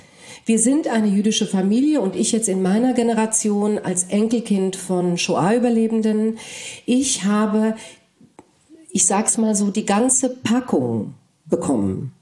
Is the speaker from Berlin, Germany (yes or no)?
no; Frankfurt, Hesse, Germany; ich komme aus Frankfurt, ja, ich lebe in Deutschland, ja, ich bin eine osteuropäische Jüdin.